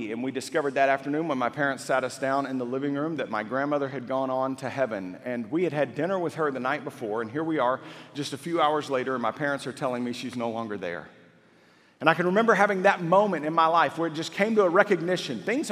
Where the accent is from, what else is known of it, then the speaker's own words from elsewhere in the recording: Waco, Texas, United States; I grew up in Waco, and we went fishing in a nearby small town just outside of Waco there